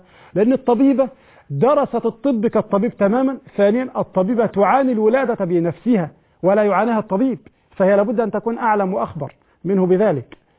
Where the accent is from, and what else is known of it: Egypt